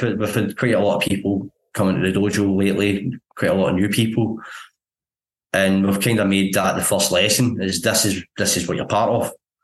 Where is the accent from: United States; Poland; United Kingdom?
United Kingdom; Scotland; well, I'm Scottish first and Japanese second then, because my English is terrible, let alone my Japanese.